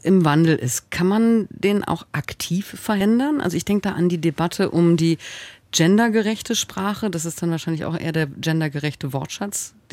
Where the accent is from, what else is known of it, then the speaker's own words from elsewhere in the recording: West Germany, Germany; Also Rennpappe war mir als Westdeutsche bis 89, glaube ich, kein Begriff.